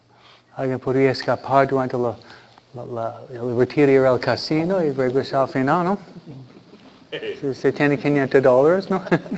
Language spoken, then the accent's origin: Spanish; Michigan, United States; born there; Yo nací aquí. Ah, no en California, sino nací en Michigan, no Michoacán